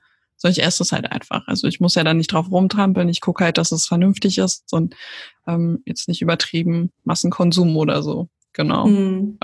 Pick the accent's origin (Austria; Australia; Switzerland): Austria